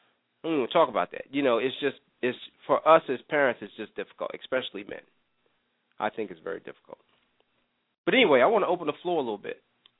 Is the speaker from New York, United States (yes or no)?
yes; New York, United States; Growing up in New York, nobody saw anything.